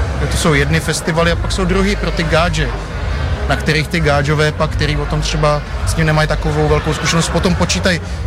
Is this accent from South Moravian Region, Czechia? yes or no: no; Prague, Czechia; já jsem prostě z Prahy a nejsem pragocentrik